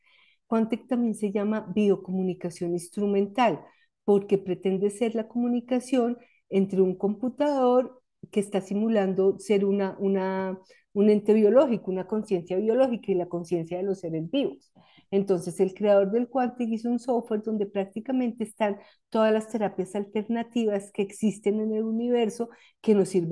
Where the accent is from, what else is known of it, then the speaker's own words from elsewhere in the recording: Bogotá, Colombia; en esa época yo estaba en Colombia, yo soy de Bogotá y vivía en Bogotá